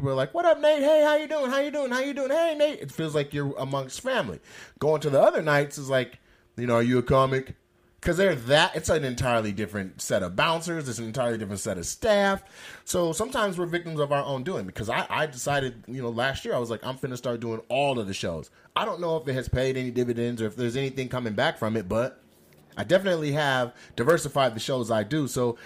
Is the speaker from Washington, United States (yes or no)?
yes; Seattle, Washington, United States; now in Los Angeles, United States; I got to L.A. and I'm from Seattle, which is not a super black area